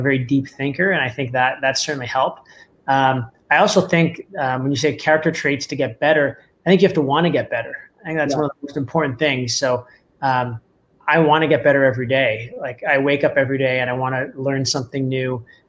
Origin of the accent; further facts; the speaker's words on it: Mississauga, Ontario, Canada; now in Saint John, Canada; I'm from Mississauga, Devin's from Vancouver, and we absolutely love St. John.